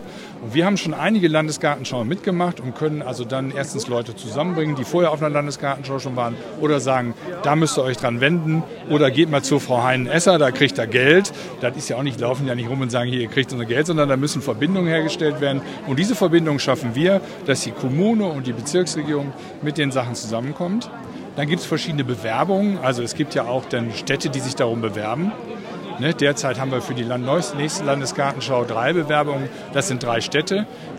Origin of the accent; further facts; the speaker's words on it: Wuppertal, North Rhine-Westphalia, Germany; Ich komme aus Wuppertal